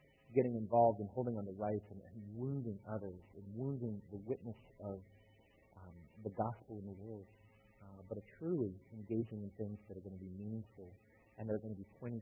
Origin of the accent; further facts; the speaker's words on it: United States; and I feel it myself, as an American, we have rights that we want to hold on